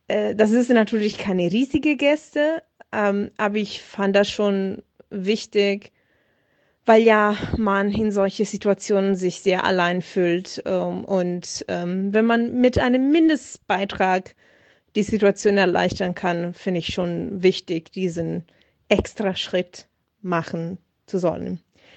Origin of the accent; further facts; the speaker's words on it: Italy; German is a second language; now in Germany; ich komme ja aus Italien und fahre, also Vor Corona-Zeiten bin ich regelmäßig zwischen München und Bologna gefahren mit dem Zug.